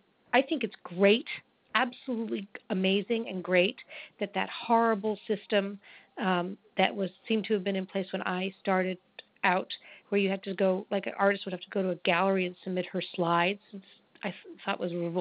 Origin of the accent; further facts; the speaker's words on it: Langley, Virginia, United States; I grew up in Langley, Virginia.